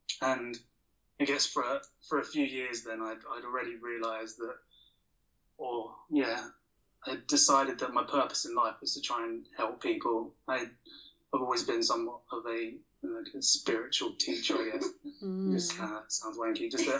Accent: London, United Kingdom; Growing up in London

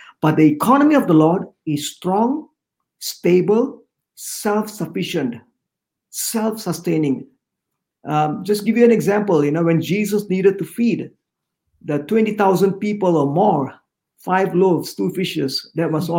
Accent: Singapore; I'm from Singapore. And, you know, in Singapore, there are no mountains, no lakes, some few hills here and there. And it's very, very built up.

